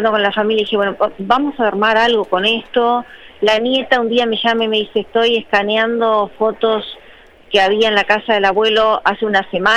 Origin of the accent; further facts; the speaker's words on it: Uruguay; Somos uruguayos, ¿verdad?